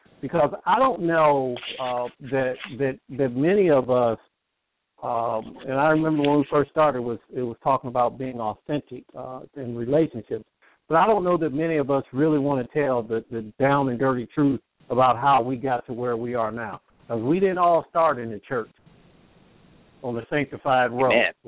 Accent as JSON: {"language": "English", "region": "Ohio", "country": "United States", "tie": "born or raised there", "said": "where I grew up in Central Ohio"}